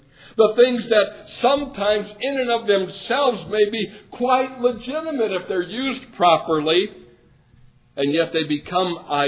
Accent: Wisconsin, United States; My loyalty goes back to my home state when it comes to the area of sports, and so I follow the Wisconsin Badgers and the Green Bay Packers and the Brewers and the Bucks

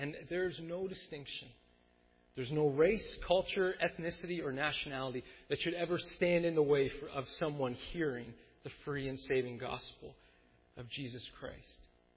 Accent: Mississauga, Ontario, Canada; I grew up in Mississauga

